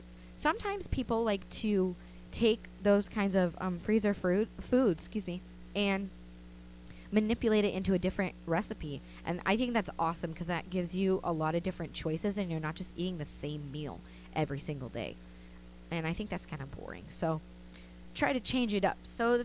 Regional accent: California, United States; I mean, I'm from SoCal

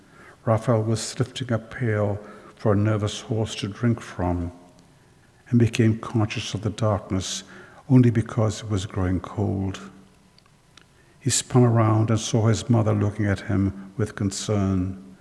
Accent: Sri Lanka; moved away; also born or lived in England; I grew up in Sri Lanka, where I went to this wretched school in Sri Lanka, and then I went to school in England

